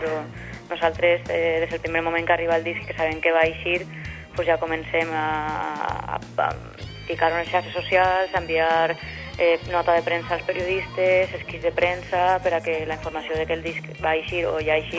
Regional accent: Valencian Community, Spain; Volíem que fora la comarca perquè nosaltres som del Camp de Túria

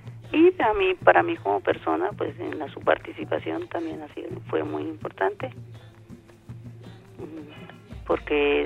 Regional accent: Talaigua, Bolívar, Colombia; born there; Sí, claro, Talaigua, la isla d

